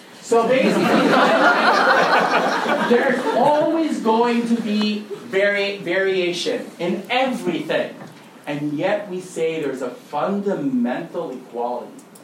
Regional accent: Thailand; I grew up in Thailand, and this is something that I discovered because it's a non-Christian culture.

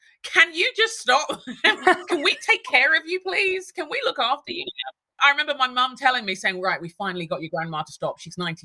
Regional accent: London, United Kingdom; moved away as an adult; now in Minneapolis, United States; My parents moved to England in the 1960s, emigrated like many Nigerians. And I was born in London. Grew up in London, and then in my 30s, moved to live in the States. So I live in Minneapolis now.

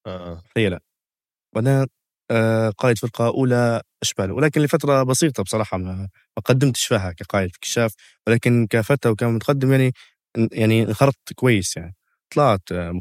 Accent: Tripoli, Tripoli District, Libya; ولدت في 1998، نشأت في وسط طرابلس شارع الزاوية،

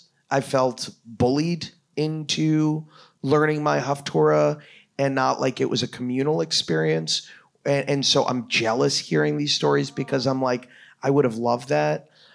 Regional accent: Florida, United States; I was born and raised in South Florida. We went to a shul called Young Israel.

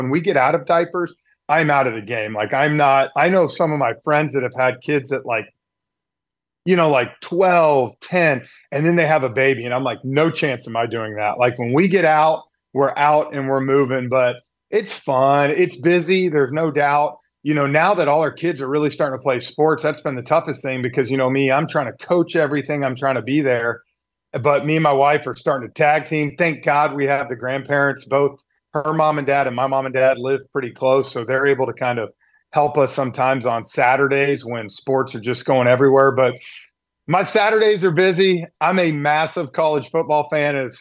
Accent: Atlanta, Georgia, United States; And you know, growing up in Atlanta, Ernie being a stable for TNT

